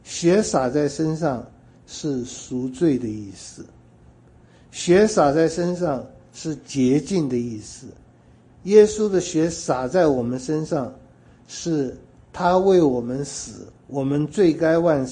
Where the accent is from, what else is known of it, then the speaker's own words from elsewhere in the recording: China; 那么我们中国人的圣有点严肃